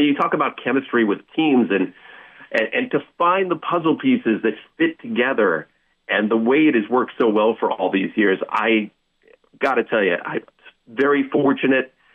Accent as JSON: {"language": "English", "town": "Troy", "region": "New York", "country": "United States", "tie": "born or raised there", "said": "Listen, I grew up in Troy, so my roots are very deep in the Capital Region."}